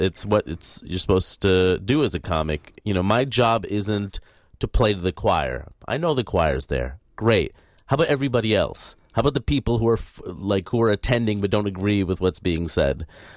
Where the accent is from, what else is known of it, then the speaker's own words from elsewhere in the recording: Queens, New York, United States; also born or lived in Maine; But, you know, I grew up in Queens, New York. I was sheltered in diversity, which I didn't realize until I went to college in Maine, which is very different.